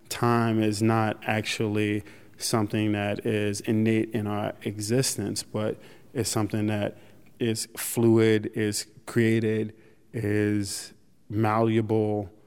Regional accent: New York City, New York, United States; I live in New York, and my New York has a way, and I'm from New York, so I'm gonna talk bad about it, and it's allowed.

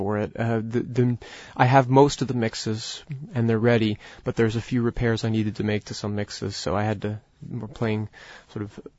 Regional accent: United States; it means a lot to me as an American Jew

